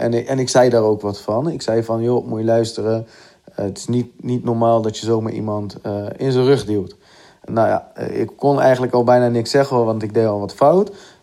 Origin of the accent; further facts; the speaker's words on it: Gorinchem, South Holland, Netherlands; ik ben 30 jaar en ik kom uit Gorinchem.